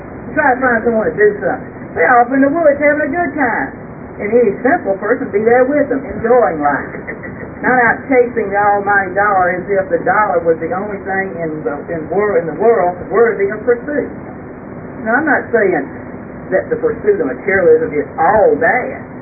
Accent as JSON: {"language": "English", "region": "Mississippi", "country": "United States", "tie": "born or raised there", "lives_now": "North Louisiana, United States", "said": "Ron and I both are old Capaya County boys. We grew up in Capaya County. My generations go back at least four generations in Capaya County in that area in Mississippi."}